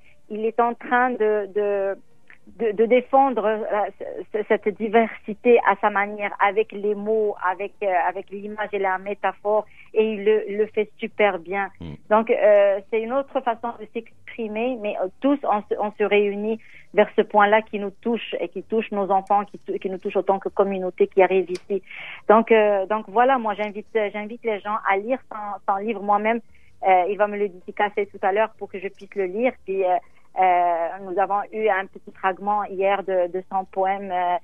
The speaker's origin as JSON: {"language": "French", "country": "Morocco", "tie": "born or raised there", "moved": "yes", "lives_now": "Canada", "said": "Moi, j'ai choisi de vivre ici. J'ai vécu au Maroc, je suis née au Maroc."}